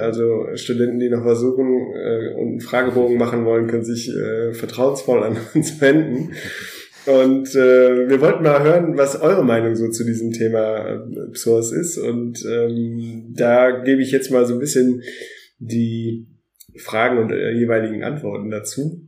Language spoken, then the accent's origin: German; Münster, North Rhine-Westphalia, Germany; Ich kann ein bisschen Nederlands praten, ich bin aus Münster